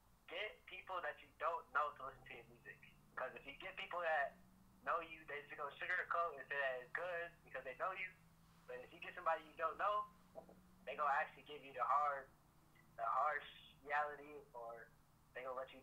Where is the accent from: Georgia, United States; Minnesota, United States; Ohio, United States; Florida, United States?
Minnesota, United States; You know, I'm from Minnesota, and I've been rapping for about 6 months, maybe.